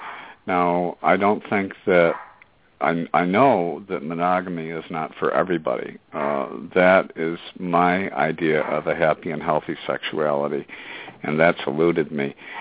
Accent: Syracuse, New York, United States; I've participated in marches in my hometown of Syracuse.

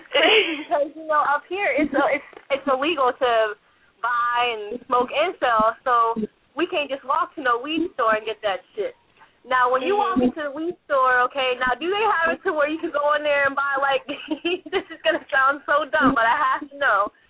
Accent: Erie, Pennsylvania, United States; like up here where I'm from, we in Erie, Pennsylvania.

